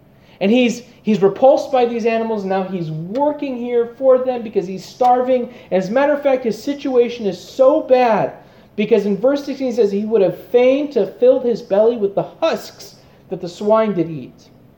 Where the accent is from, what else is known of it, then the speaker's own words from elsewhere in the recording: Phoenix, Arizona, United States; And I'm from Phoenix where we've got millions of people.